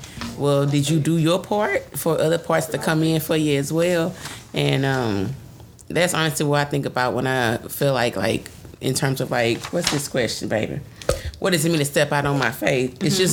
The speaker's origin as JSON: {"language": "English", "town": "Beaumont", "region": "Texas", "country": "United States", "said": "where I'm from Beaumont, but it's like Beaumont, they always say it's like a hybrid of like Texas and Beaumont. I mean, Texas and Louisiana."}